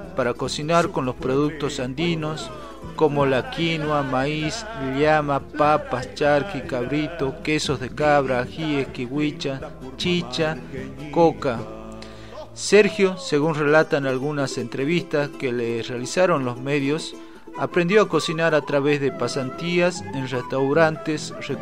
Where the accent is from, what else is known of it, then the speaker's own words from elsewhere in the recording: Northwest Argentina, Argentina; un grupo de personas del noroeste argentino que nos reunimos para investigar, estudiar y difundir la gastronomía andina